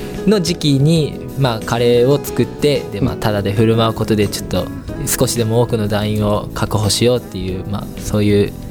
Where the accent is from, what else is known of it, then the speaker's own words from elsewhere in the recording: Kagoshima, Japan; あ、僕は鹿児島県から来ました。